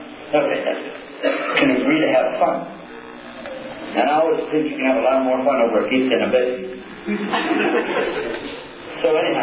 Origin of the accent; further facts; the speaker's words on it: Cleveland, Ohio, United States; born there; now in Texas, United States; I was born in Cleveland, Ohio. Shh. So I am a Buckeye. I am from this state, originally. But I got out of here as quick as I could.